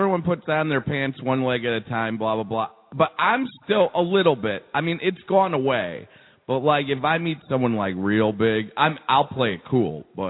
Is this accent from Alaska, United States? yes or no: no; Chicago, Illinois, United States; And my hometown.